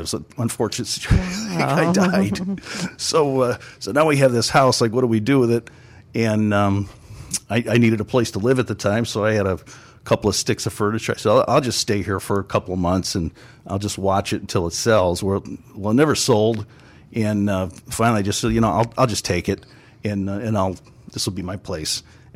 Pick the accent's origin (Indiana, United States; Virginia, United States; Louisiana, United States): Indiana, United States; Hammond; also born or lived in North Carolina; Born and raised in Hammond. Spent some time in North Carolina. Moved back to the area.